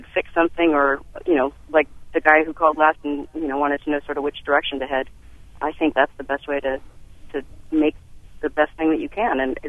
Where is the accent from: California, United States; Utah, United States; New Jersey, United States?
California, United States; And then I grew up in California, and a friend in college gave me a bottle of beer he brewed